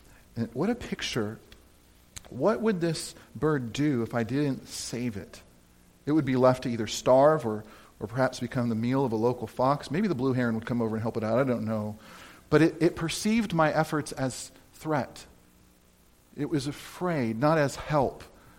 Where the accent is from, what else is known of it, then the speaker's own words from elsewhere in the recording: California, United States; moved away; I never remember retention ponds growing up in California.